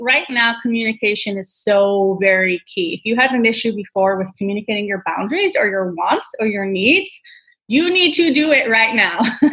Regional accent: New York City, New York, United States; So I grew up in New York City in a, you know, 2-bedroom apartment with my mom, my dad, and my twin sister.

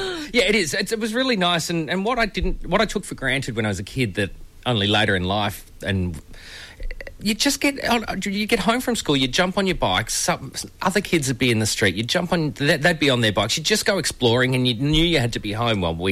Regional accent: Mount Evelyn, Victoria, Australia; Like, I grew up out east, so Mount Evelyn, the bottom of the mountain.

